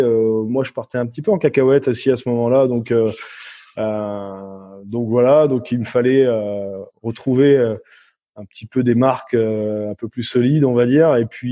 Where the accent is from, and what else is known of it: Périgueux, Nouvelle-Aquitaine, France; born or raised there; also born or lived in Sainte-Adresse